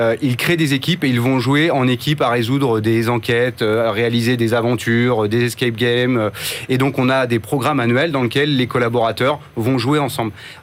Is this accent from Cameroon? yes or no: no; Nantes, Pays de la Loire, France; Moi, je suis venu en train, je viens de Nantes.